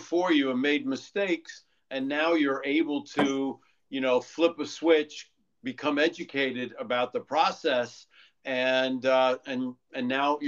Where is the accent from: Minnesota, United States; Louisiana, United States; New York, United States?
New York, United States; now in Bergen County, United States; So, I mean, I grew up in New York and just recently moved into Bergen County. Taxes are still high.